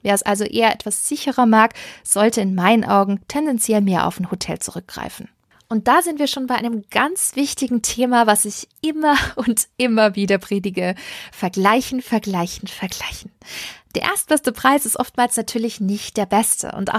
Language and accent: German; Stuttgart, Baden-Württemberg, Germany; Ich komme aus Stuttgart